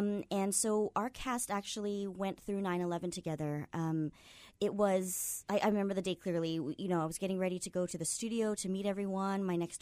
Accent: Kaneohe, Hawaii, United States; being a local girl, I grew up in Kaneohe. I just moved home about 4 years ago.

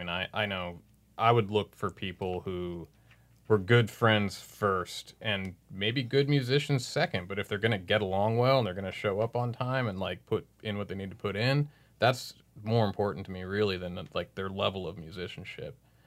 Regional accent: Seattle, Washington, United States; now in Baton Rouge, United States; I've been in Baton Rouge for almost 2 years now, but I moved down from Seattle, and I lived there and even north of Seattle, the northwest of the northwest, for my entire life before I moved here.

